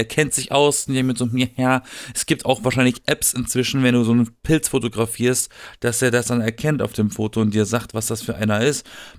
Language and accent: German; Baden-Württemberg, Germany